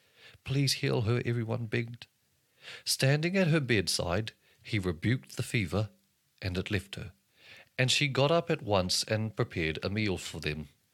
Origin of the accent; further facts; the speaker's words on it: New Zealand; accent: New Zealand; There are a few Hebrew names in there, so bear with me as I try my best to pronounce these in my New Zealand accent.